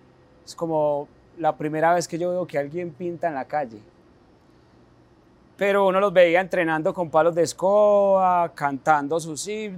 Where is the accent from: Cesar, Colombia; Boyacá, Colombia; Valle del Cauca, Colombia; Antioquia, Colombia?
Antioquia, Colombia; Medellín; Nacido y criado en la Comuna 13, un sector de la ciudad.